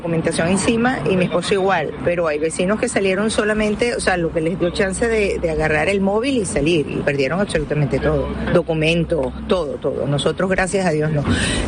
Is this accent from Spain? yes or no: yes; Spain; Nosotros somos españoles retornados.